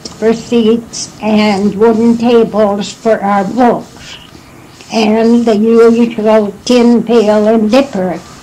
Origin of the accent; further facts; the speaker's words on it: Michigan, United States; born there; I was born in Wexford County and started the school, my two sisters